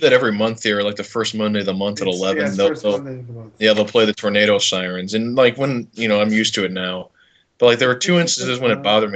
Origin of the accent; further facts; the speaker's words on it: Missouri, United States; and I know this well because I grew up in Missouri and I see, like, tornado warnings a lot.